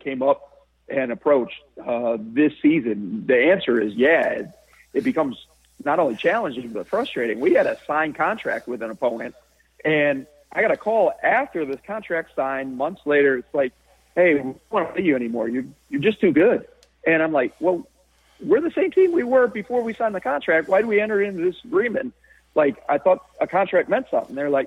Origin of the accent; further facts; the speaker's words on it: Michigan, United States; I grew up in Michigan.